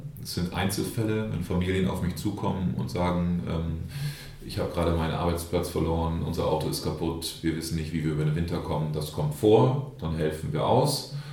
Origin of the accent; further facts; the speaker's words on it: Oldenburg, Lower Saxony, Germany; Ich bin ja auch Oldenburger, ich weiß, wie in Oldenburg die Geschicke so laufen.